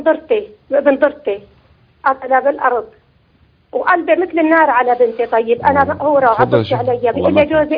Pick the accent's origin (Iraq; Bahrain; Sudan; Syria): Syria; نحن سوريين تنتين بيتات بفرد بيت